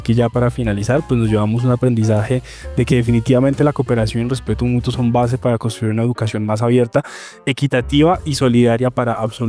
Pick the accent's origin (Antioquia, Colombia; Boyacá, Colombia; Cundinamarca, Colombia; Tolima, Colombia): Boyacá, Colombia; yo soy de Boyacá y acá comemos papa casi todo el tiempo.